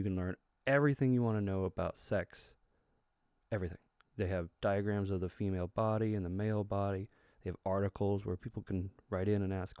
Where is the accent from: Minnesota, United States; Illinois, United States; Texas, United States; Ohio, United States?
Texas, United States; I grew up in Texas, and the closest mm-hmm. I got to it was health class.